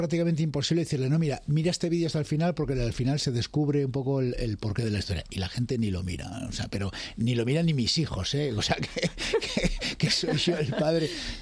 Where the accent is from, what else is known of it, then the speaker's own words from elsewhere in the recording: Galicia, Spain; accent: Galician; ya cuando vivía en Galicia la gente me decía que no tenía acento gallego, pero bueno, que... Me gusta tener el acento neutro, o sea que no se sepa muy bien de dónde eres.